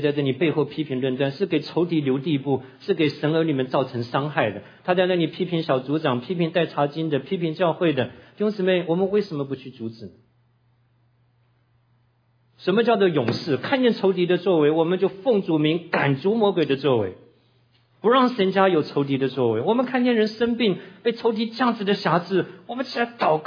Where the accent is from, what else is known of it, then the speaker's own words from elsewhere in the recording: Tainan, Taiwan; 我在大学有一次回我的老家台南的时候